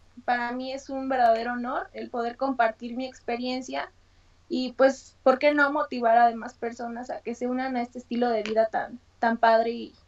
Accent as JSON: {"language": "Spanish", "region": "State of Mexico", "country": "Mexico", "tie": "born or raised there", "said": "Bueno, yo soy del Estado de México."}